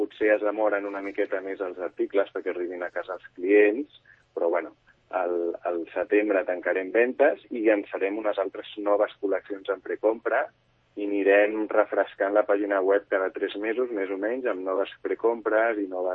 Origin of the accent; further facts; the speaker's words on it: Sant Cugat, Catalonia, Spain; Nosaltres som de Sant Cugat, però, bueno, estiuegem a la Costa Brava, en un poblet que es diu Aigua Blava, on tenim allà una casa dels meus besavis